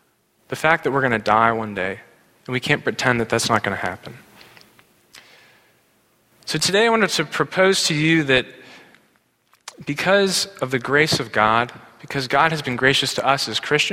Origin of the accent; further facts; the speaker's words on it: Pittsburgh, Pennsylvania, United States; I'm from Pittsburgh, and go to my Jewish mother